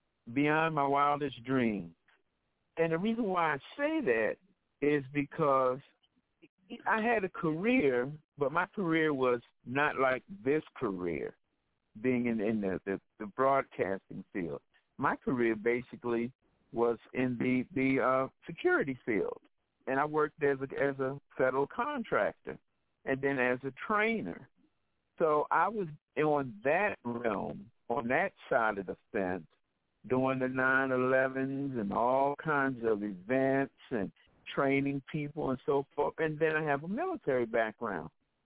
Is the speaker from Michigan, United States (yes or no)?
no; Philadelphia, Pennsylvania, United States; It's just Philadelphia is just one of those places that it'll always be my home. No matter where I move in the world, Philadelphia will always be my home.